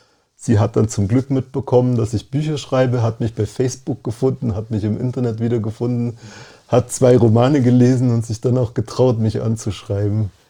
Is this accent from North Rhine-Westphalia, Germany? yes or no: no; Memmingen, Bavaria, Germany; also born or lived in Berlin; Das ist meine Heimat. Ich bin hier aufgewachsen und mir hat Berlin super gefallen und ich fühle mich in Memmingen sauwohl.